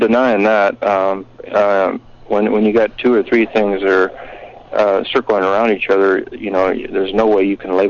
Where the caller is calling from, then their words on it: United States; Hi, Kevin. … in Washington.